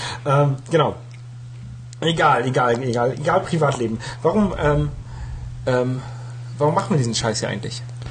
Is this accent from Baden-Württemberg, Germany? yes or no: no; Bad Zwischenahn, Lower Saxony, Germany; Ursprünglich aus dem wunderschönen Kurort Bad Zwischenahn.